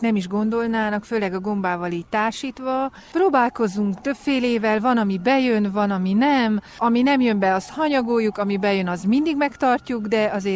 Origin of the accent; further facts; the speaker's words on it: Praid, Harghita, Romania; Parajdról jöttem.